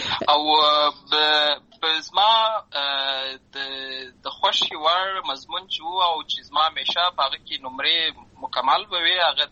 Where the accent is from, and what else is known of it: Lashkar Gah, Helmand, Afghanistan; born or raised there